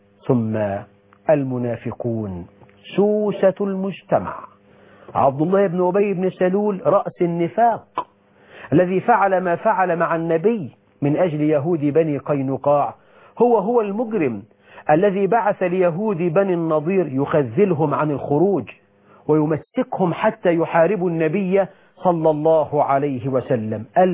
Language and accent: Arabic; Egypt; بلدنا مصر